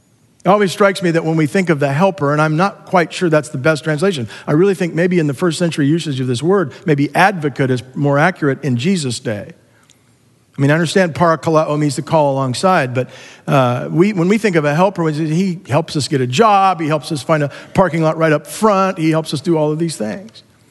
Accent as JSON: {"language": "English", "region": "California", "country": "United States", "tie": "born or raised there", "said": "I came out of seminary, went back to my home state of California, planted a church in the Bay Area."}